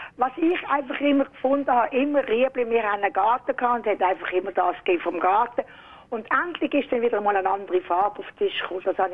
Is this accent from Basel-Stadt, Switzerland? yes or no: yes; Basel, Basel-Stadt, Switzerland; Wir sind ja Baslerin und meine eine Grossmama ist eigentlich vom Badischen gekommen.